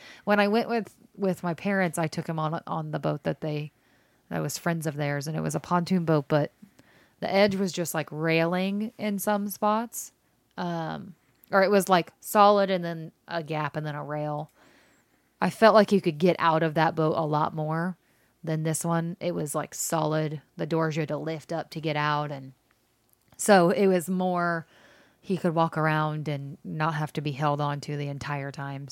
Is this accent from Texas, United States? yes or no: yes; Weatherford, Texas, United States; I grew up in Weatherford and we would swim in the Brazos River